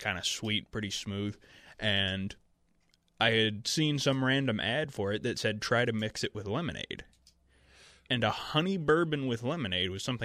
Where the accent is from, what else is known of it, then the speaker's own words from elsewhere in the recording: United States; It's like, I'm an American.